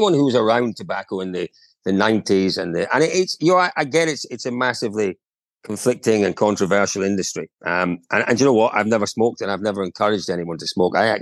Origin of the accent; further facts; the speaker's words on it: Scotland, United Kingdom; I'm a Scotsman, that doesn't sound great to me.